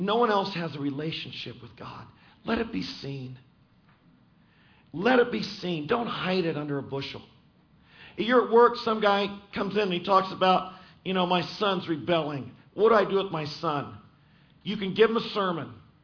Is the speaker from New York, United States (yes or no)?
no; California, United States; I was from California at the time.